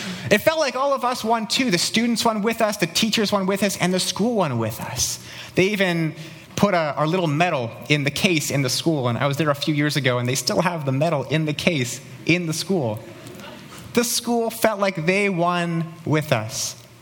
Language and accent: English; New Westminster, British Columbia, Canada; I grew up in New Westminster, which is a suburb of Vancouver, about a 20-minute drive outside of the Vancouver city limits.